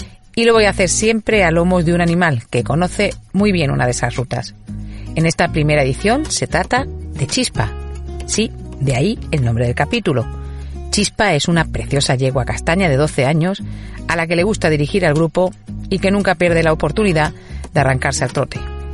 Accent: Andalusia, Spain; Que si ya conoces mi tierra, que si también eres de aquí

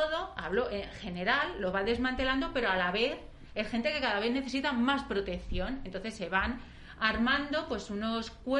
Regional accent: Spain; yo como española ciudadana

